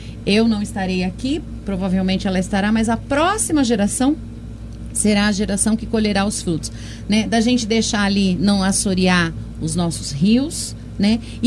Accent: São Carlos, Brazil; born there; porque eu nasci em São Carlos, mas eu me criei e eu me formei ali naquele espaço

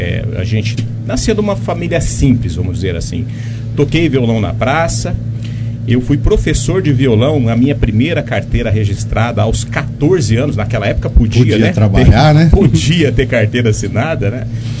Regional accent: Serrana, São Paulo, Brazil; born there; meu avô nasceu em Pontal, minha avó nasceu em Ipuã, minha mãe nasceu em Ribeirão Preto, eu nasci em Serrana

